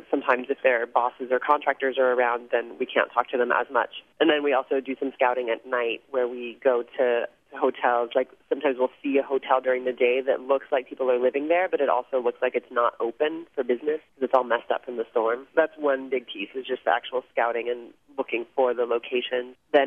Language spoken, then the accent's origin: English; Baton Rouge, Louisiana, United States; I grew up in Baton Rouge and lived away for about 15 years and came back after the storm to work at the Common Ground Clinic.